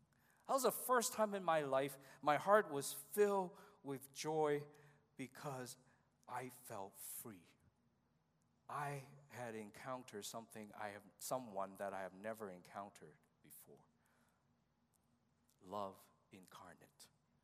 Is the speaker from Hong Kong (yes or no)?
yes; Hong Kong; You see, growing up in Hong Kong, I didn't grow up in a Christian family, so I didn't know who Jesus was.